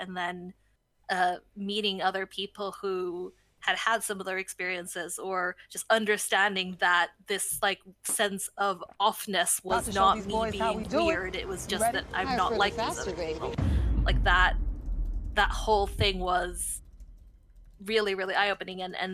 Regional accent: Sweden; I am this color, and I grew up in Sweden. I grew up in a country where most people don't look like me

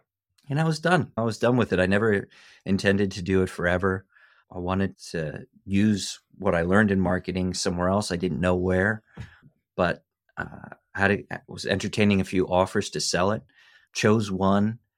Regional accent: Pennsylvania, United States; I grew up a punk kid in rural Pennsylvania.

